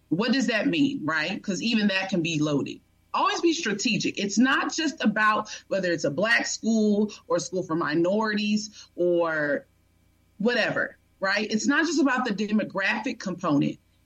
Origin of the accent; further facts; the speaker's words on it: Louisiana, United States; I grew up in North Louisiana in a small little country town, and I went to college for undergrad at Southern University, A&M College in Baton Rouge, Louisiana.